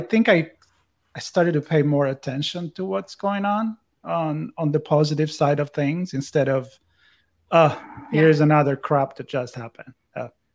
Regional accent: Italy; now in United States; You know, growing up in Italy, I don't remember ever celebrate 4th of July, but.

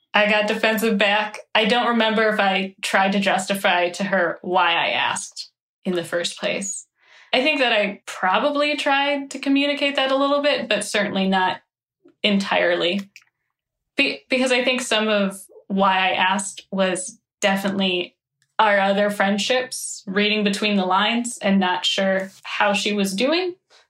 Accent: Midwest, United States; Yes, in the Midwest, this is how we argue.

